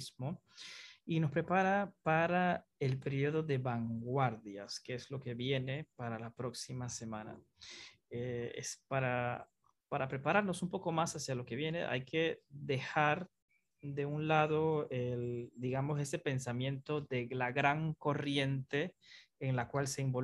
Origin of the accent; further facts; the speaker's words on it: Panama; Yo creo que el modernismo lo que me deja a mí como panameño es ese sentimiento de lo que es mío, es ese sentimiento de mi campo